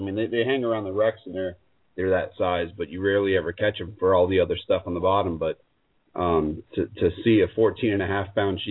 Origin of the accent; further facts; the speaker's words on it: New York, United States; born there; I miss that stuff, dude. I was born on Long Island.